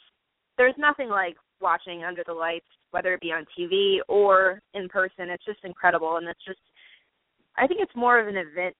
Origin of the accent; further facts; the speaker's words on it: New Jersey, United States; But they all know I'm from Jersey, so I have to root for them.